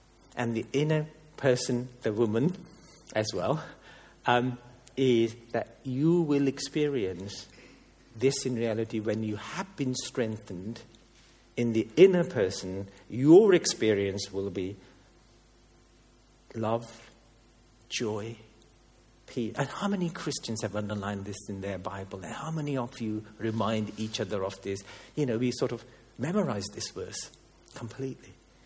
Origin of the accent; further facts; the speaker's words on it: India; You can tell I'm Indian because I can't do the V's and W's properly.